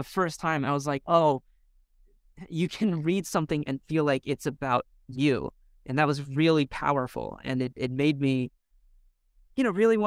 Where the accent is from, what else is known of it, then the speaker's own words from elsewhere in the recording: Minnesota, United States; I didn't have it growing up in Minnesota.